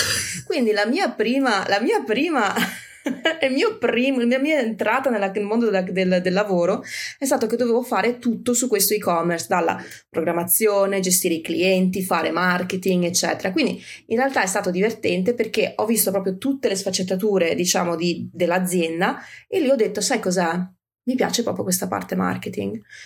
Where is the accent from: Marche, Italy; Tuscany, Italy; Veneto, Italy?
Veneto, Italy; Castelgomberto; io sono cresciuta a Vicenza, in un paesino nella provincia, Castelgomberto, molto piccolino, e poi ho studiato a Padova